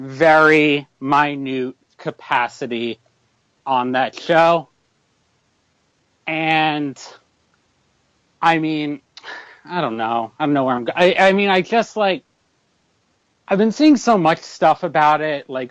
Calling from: Long Island, New York, United States; I am calling from Long Island, New York.

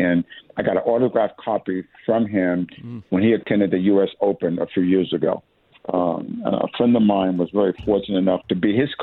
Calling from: Chicago, Illinois, United States; I'm in Chicago. I'm in, and you'll be happy to know it's like 56 degrees today.

